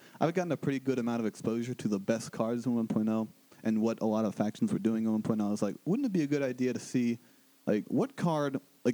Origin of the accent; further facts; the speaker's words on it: Cincinnati, Ohio, United States; from Cincinnati.